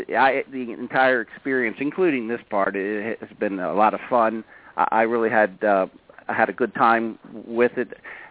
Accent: Maryland, United States; because it was filmed in Annapolis and I was from Maryland, I think they kind of try to get a local guy.

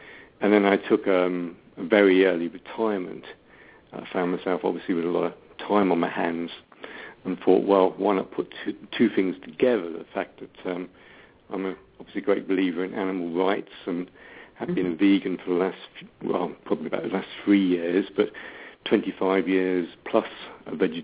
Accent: South East England, United Kingdom; now in Wales; Actually, I'm not on the Isle of Wight. I'm from the Isle of Wight originally, but I now live in South Wales, which is a little country just next to England.

